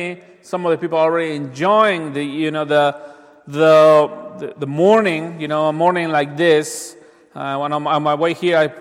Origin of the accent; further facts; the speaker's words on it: Mexico; English is a second language; that takes me to what even people, you know, from my home country did during World War II, and they also, you know, pay the ultimate price. During World War II, Mexico sent troops